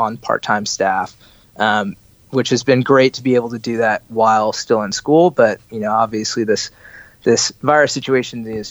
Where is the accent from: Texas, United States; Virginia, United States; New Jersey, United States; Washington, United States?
Virginia, United States; And I made it to the University of Virginia just because, you know, I'm from Virginia.